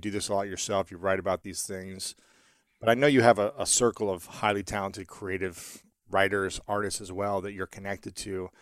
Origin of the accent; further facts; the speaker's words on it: Delaware, Ohio, United States; I grew up in Delaware, Ohio.